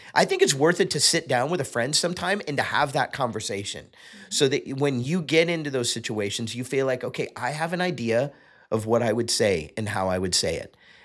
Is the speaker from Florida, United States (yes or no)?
yes; Fort Lauderdale, Florida, United States; I grew up in Fort Lauderdale, Florida, going to Coral Ridge Presbyterian Church.